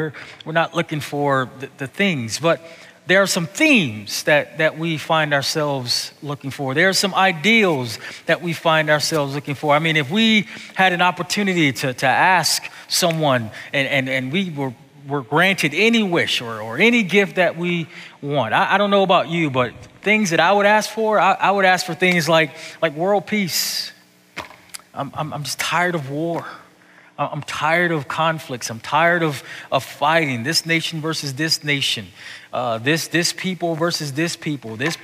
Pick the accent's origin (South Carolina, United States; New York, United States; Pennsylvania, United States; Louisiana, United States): New York, United States; Buffalo; Again, I grew up in Buffalo, so I know snow.